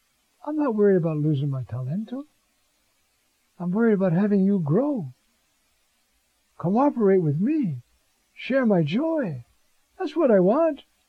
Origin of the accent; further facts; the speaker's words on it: New York, United States; Now, I'm a New Yorker. We do that more easily than other parts of the country.